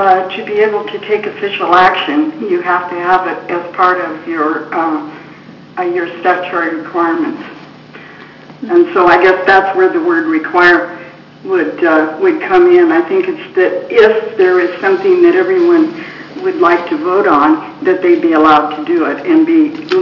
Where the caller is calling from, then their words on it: Fossil, Oregon, United States; I'm calling you from Fossil in downtown beautiful Wheeler County, Oregon.